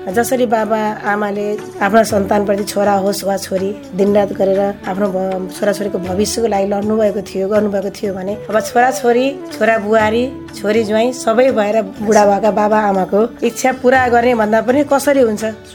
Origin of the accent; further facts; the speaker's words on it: Anshapur, Gandaki Province, Nepal; मेरो गाउँ यहाँ अंशपुर कास्की अंशपुर पर्छ।